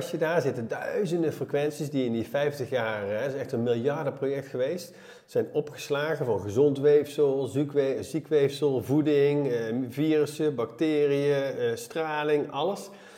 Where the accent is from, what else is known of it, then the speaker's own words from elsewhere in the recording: Nuenen, North Brabant, Netherlands; Nou, ik kom uit Nuenen, oorspronkelijk bij Eindhoven, Brabant, net als jij.